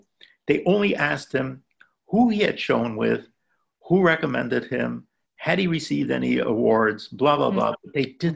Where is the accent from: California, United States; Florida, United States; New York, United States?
New York, United States; Lackawanna; as a kid, I grew up in Lackawanna